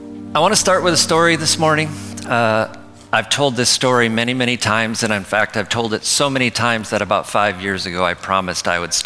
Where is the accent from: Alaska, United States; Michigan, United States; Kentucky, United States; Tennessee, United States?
Michigan, United States; Grand Rapids; So I grew up in Western Michigan, Grand Rapids, son of a pastor, and he's originally from Denver, Colorado.